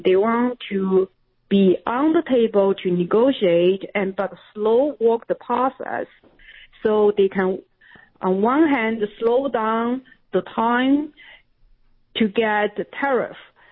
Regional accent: China; We grew up in China. We know what's going on there

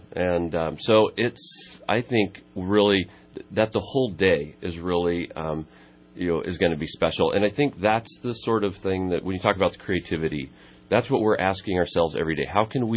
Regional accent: Chico, California, United States; When I was a kid, I grew up in Chico, and I remember going with my dad to Warren Miller's ski film.

